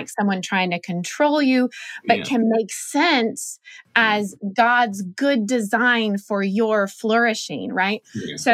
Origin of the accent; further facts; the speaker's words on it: Oregon, United States; I grew up in Oregon, which is kind of left coast.